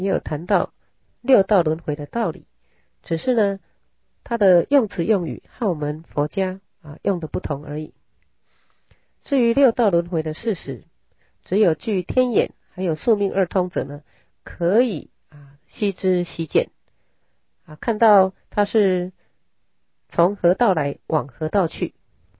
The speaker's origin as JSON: {"language": "Chinese", "country": "Taiwan", "tie": "born there", "said": "还有我们会出生在台湾啊，同一个国家里，一定也有某些共同的业力。"}